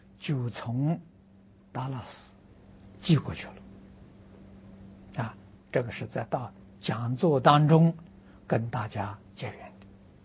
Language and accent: Chinese; China; 我们中国人讲神通他们有天眼通